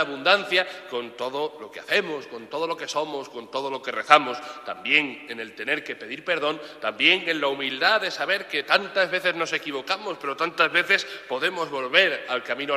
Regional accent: Méntrida, Castilla-La Mancha, Spain; querría encomendar especialmente también a mi pueblo, a Méntrida

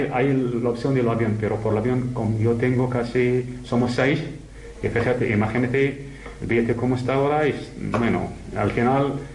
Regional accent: Oujda, Oriental, Morocco; Spanish is a second language; now in Spain; soy de Marruecos, de ciudad de Oujda. Es una ciudad que casi de nador, cuando cruzamos el mar de Almería, casi 100 kilómetros. Una ciudad que se llama Oujda.

